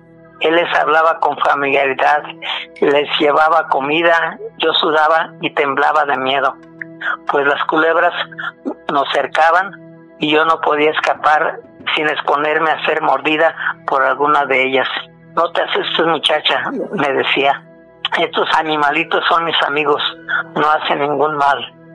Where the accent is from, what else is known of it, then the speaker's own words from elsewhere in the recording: Michoacán, Mexico; Soy de Michoacán.